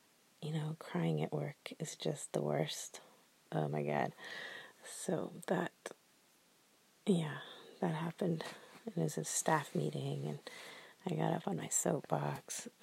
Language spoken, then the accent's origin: English; Canada; I'm Canadian. What can I say?